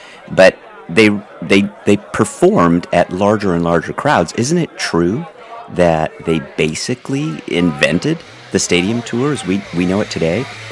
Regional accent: San Francisco, California, United States; I was born in San Francisco, and my family lived there in the Daly City community just above Thornton Beach. I say this because we lived fairly close there in South San Francisco to the Cow Palace and to Candlestick Park.

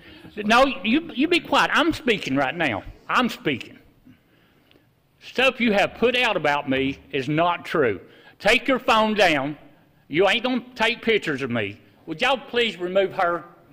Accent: Chattanooga, Tennessee, United States; I come from Chattanooga, and that's all they done up there.

